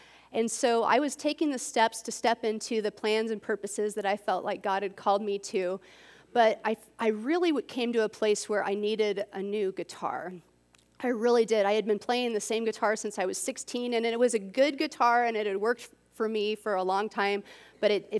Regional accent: Jackson Hole, Wyoming, United States; And my parents and my family were from Jackson Hole, Wyoming.

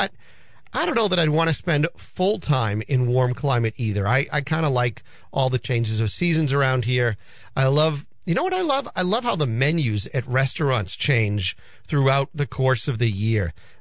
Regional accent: Peabody, Massachusetts, United States; now in North Andover, United States; Granted, I grew up here in Peabody. I went to Peabody High School.

